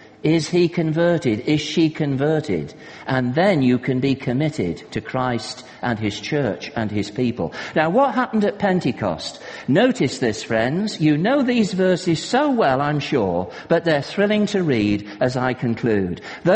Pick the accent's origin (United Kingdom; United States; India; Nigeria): United Kingdom; North West England; As you know, I'm from Cheshire